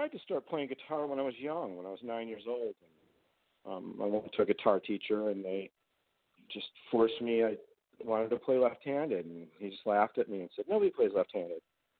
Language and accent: English; Arlington Heights, Illinois, United States; also born or lived in North Carolina; Well, I grew up in the Chicago area, the north suburbs. I grew up in a town called Arlington Heights, and I went to a high school called Buffalo Grove High School.